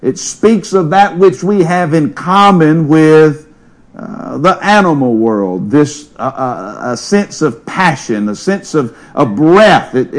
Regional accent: Covington, United States; born or raised there

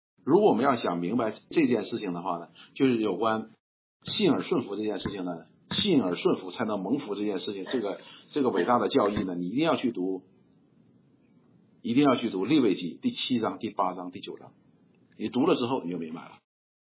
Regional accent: Northeast China, China; accent: Northeastern Mandarin; 如果用我们东北话翻译，应该你们应该听他的

